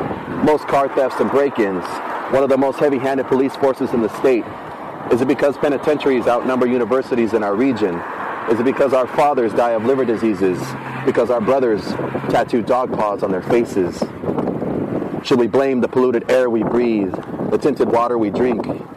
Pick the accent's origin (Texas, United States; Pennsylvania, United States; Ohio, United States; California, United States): California, United States; I'm from the San Joaquin Valley in Central California.